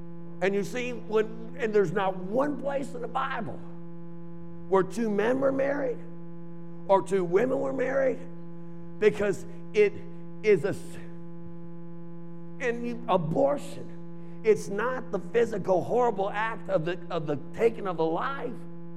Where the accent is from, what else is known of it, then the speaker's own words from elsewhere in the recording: Chicago, Illinois, United States; growing up in Chicago